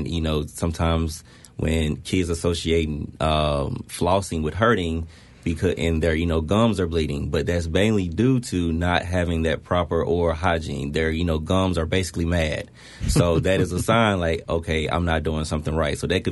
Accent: Monroeville, Alabama, United States; So, I'm from Monroeville, Alabama. If you've never heard of it, it's home of the To Kill a Mockingbird. That is my hometown.

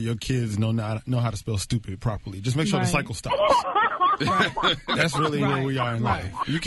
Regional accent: New Jersey, United States; I'm from New Jersey.

